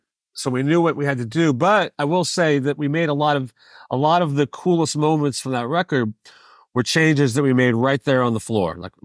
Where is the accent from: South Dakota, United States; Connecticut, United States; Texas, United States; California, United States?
Texas, United States; Dallas; I grew up with him in Dallas.